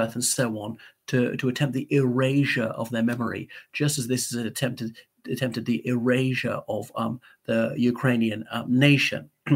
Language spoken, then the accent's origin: English; Ireland; from Ireland, so welcome back to my channel once again.